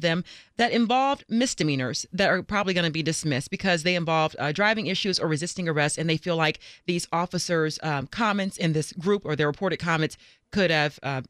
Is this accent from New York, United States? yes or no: no; Fort Bragg, North Carolina, United States; You know, that's my home, right? I grew up in Fort Bragg, North Carolina.